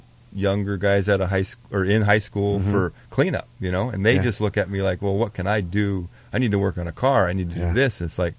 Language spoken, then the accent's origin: English; Scottsdale, Arizona, United States; also born or lived in Kansas City; I was born in Kansas City, but we moved here when I was four to Scottsdale. So I've been almost native.